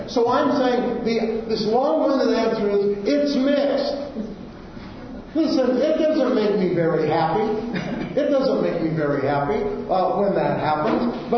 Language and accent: English; Ames, Iowa, United States; I grew up in Ames, Iowa.